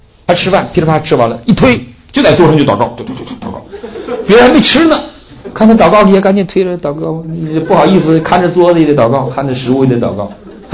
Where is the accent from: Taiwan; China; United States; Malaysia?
China; Northeast China; 我东北人呢